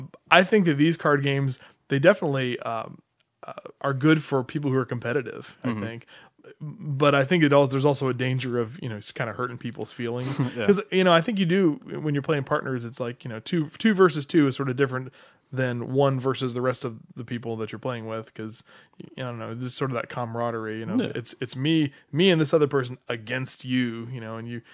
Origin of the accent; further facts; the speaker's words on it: Virginia, United States; In my childhood, I grew up in Virginia